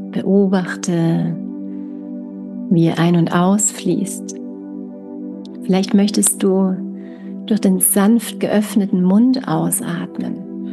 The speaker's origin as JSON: {"language": "German", "region": "Tyrol", "country": "Austria", "tie": "born or raised there", "said": "in meiner Heimat Tirol"}